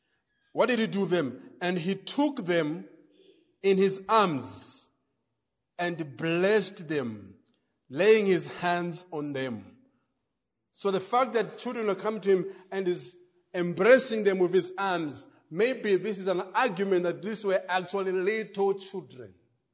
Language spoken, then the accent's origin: English; Blantyre, Southern Region, Malawi; Still remember growing up in Kolokosa Blanta as kids